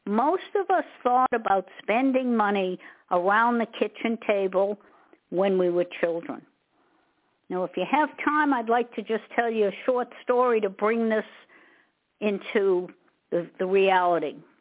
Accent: Massachusetts, United States; Now, I originally came from Massachusetts. Maybe you could tell from my accent.

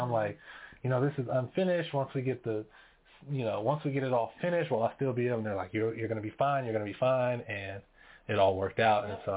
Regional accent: Kansas City, Missouri, United States; We're originally from Kansas City, Missouri, so that's why we have that, because that's always home for us.

